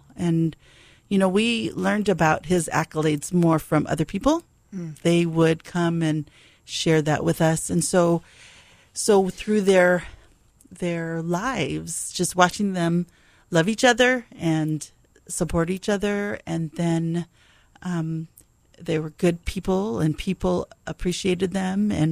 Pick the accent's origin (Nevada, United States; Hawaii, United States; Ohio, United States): Hawaii, United States; Well, started at Kohoku campus. My parents were both teachers. We lived in the teacher cottages there. And so I grew up there till I was eight.